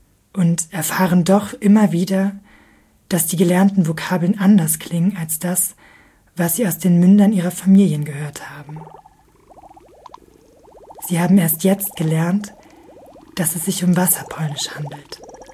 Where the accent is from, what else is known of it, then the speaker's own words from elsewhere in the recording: Germany; born there; Wir sind alle in Deutschland geboren, aber in Geschichten und Anekdoten über und in der Messiness von Oberschlesien, Górny Śląsk, zu Hause.